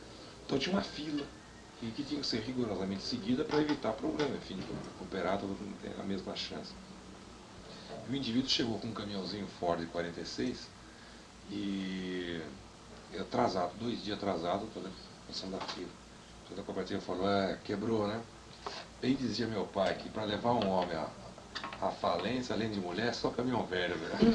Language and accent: Portuguese; São Paulo, Brazil; born there; Eu sou nascido aqui em São Paulo, conheço Minas, a terra do meu pai, Pouso Alegre, de passar férias lá.